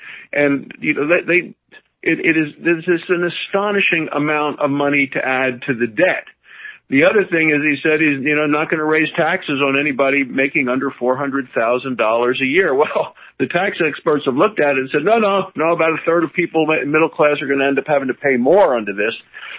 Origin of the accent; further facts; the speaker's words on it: Wyoming, United States; as it is to people in my home state in Wyoming.